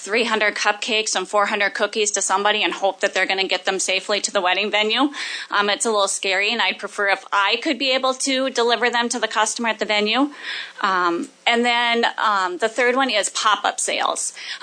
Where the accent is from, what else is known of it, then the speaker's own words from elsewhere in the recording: Watertown, South Dakota, United States; from Watertown, and I own and operate a home bakery called Dre's Desserts